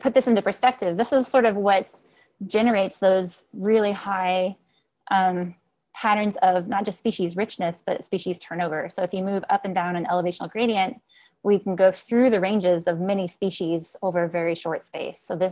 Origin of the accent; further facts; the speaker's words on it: Evansville, Indiana, United States; I am American. I grew up in Southern Indiana. We're called Hoosiers. Don't ask me why we're called Hoosiers. That's just what we are. This is my home place is in Evansville. I grew up in Evansville, Indiana.